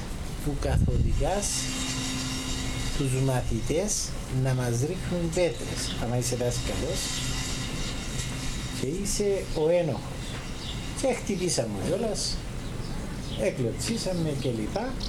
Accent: Kyperounta, Limassol District, Cyprus; εγώ είμαι από την Κυπερούντα.

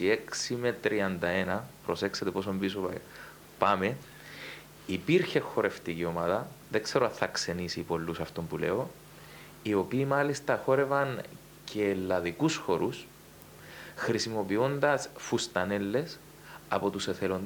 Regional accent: Cyprus; Όταν λέγαμε ότι είμαστε από την Κύπρο, καταρχήν δεν ήξεραν το τι είναι η Κύπρος και το πού είναι η Κύπρος.

